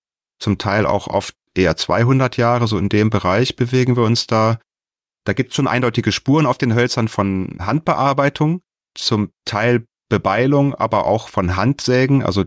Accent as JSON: {"language": "German", "region": "North Rhine-Westphalia", "country": "Germany", "said": "Bei mir jetzt in der Region im Rheinland, ich komme ja hier aus der Nähe von Bonn"}